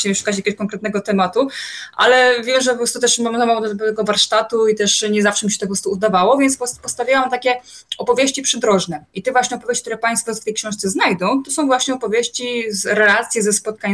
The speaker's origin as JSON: {"language": "Polish", "region": "central Poland", "country": "Poland", "tie": "born there", "said": "Niestety ja się urodziłam akurat w środkowej, w centralnej Polsce"}